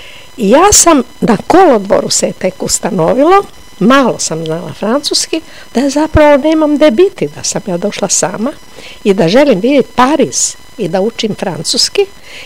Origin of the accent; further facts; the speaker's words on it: Gospić, Lika-Senj County, Croatia; born there; Ja sam rođena u Gospiću, jer su moji tada živjeli, moja mama u Karlobagu, kada se, a Gospić je bila bolnica. I tata je poslije iz Karlobaga bio premešten u jedan zaselak odmah kod Gospića koji se zove Trnovac